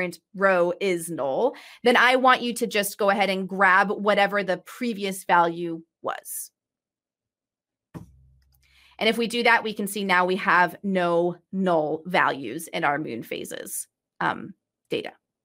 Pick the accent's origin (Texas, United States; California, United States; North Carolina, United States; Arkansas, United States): California, United States; San Diego; now in Redmond, United States; I am currently in Redmond, but I was born and raised in San Diego